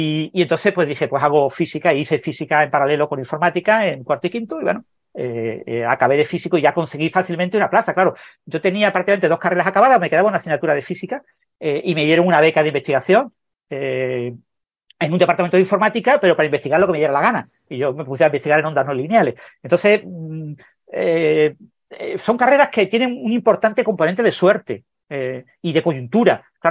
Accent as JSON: {"language": "Spanish", "town": "Mijas", "region": "Andalusia", "country": "Spain", "tie": "born there", "said": "yo nací en Mijas, es un pueblo pequeño de la costa sur de Málaga, la costa sur de España."}